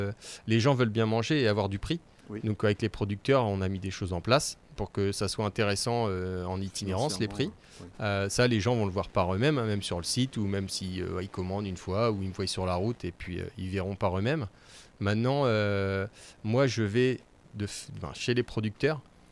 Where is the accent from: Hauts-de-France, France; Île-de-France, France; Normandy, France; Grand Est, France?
Normandy, France; Carrouges; now in Alençon, France; je suis natif de Carouge, mais j'ai habité à Argentan. J'ai dérivé à C. J'ai dérivé à Alençon aujourd'hui.